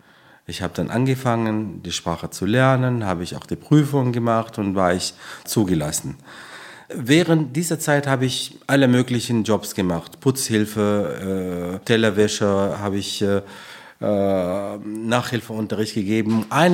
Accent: Omdurman, Khartoum, Sudan; German is a second language; Ich komme aus Omdurman. Das ist ein Teil von der Hauptstadt des Sudans, Khartoum. Und das ist die Stadt, wo der blaue Nil sich mit dem weißen Nil trifft.

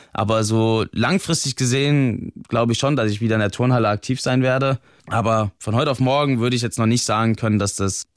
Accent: Wetzlar, Hesse, Germany; also born or lived in Bergisch Gladbach; Ich bin zwar hier in Bergisch-Gladbach geboren, aber mein Vater hatte dann schon vor meiner Geburt schon einen Landestrainerjob in Hessen, in Wetzlar damals angenommen. Dann bin ich da groß geworden, ja. Ich bin da zum Kindergarten, habe da meine Schule gemacht, habe bis 2012 durchgängig dort gelebt.

